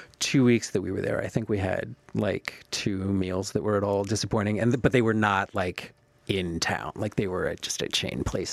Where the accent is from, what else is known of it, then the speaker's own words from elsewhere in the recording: Dayton, Pennsylvania, United States; I mean, I grew up in Dayton, PA. Which is a tiny town northeast of here. There are fewer than 600 people that live in my hometown.